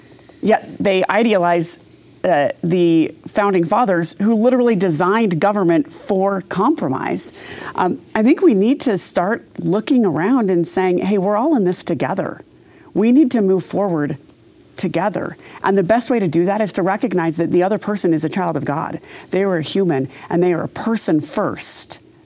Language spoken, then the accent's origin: English; Provo, Utah, United States; I came from Provo. I could hear when a touchdown happened before we saw it on TV at Lavelle Edwards Stadium, okay? And I grew up in a very, very conservative family.